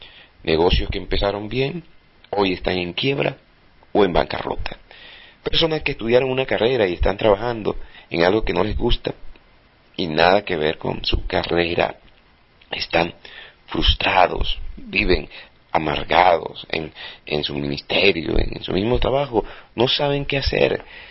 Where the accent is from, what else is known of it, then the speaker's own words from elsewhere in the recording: Venezuela; moved away as an adult; now in Panama; Soy venezolano y desde hace 2 años aproximadamente estamos en Panamá